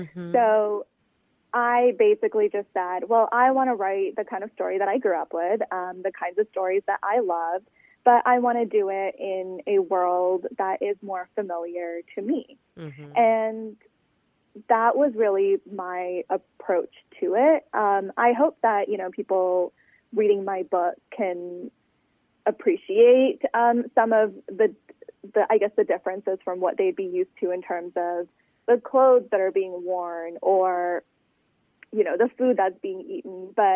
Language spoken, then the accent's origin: English; California, United States; I was really aware of the fact that I'm Indian American. And, you know, I've spent most of my life in California, which is where I grew up.